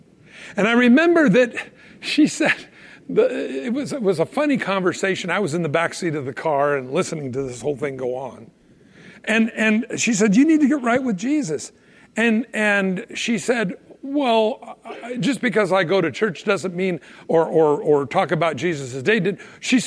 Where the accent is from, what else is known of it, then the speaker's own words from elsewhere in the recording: United States; born there; But because I was born in America, my money says in God we trust, I was baptized as a baby, I was christened when I was 8 years old